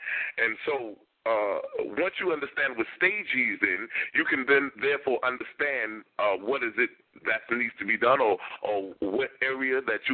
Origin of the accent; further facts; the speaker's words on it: Brooklyn, New York, United States; because growing up in Brooklyn, my mother raised me.